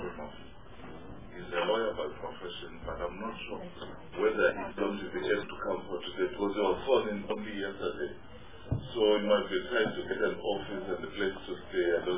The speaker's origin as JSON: {"language": "English", "country": "South Africa", "said": "Not if you on the basis that this one is not South African, I'm South African."}